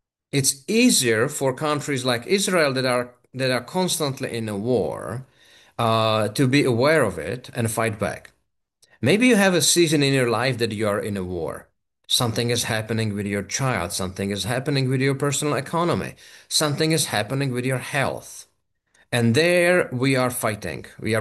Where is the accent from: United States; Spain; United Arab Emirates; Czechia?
Czechia; And even though I'm from the Czech Republic, we consider ourselves for many decades as a Western society.